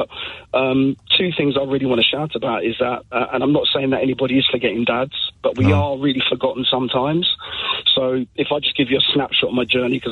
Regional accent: Nottingham, East Midlands, United Kingdom; I'm a dad from Nottingham

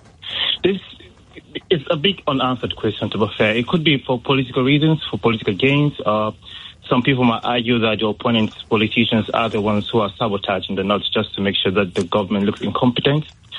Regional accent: Northern Nigeria, Nigeria; now in United Kingdom; I myself just recently moved to the UK in 2022, and I am from the Christian minority in Nigeria, from the northern part.

